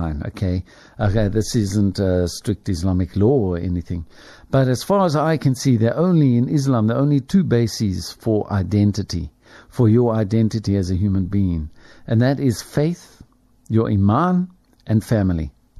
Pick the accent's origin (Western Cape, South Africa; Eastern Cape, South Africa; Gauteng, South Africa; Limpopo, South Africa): Gauteng, South Africa; Springs; The family that I grew up in Springs, my hometown.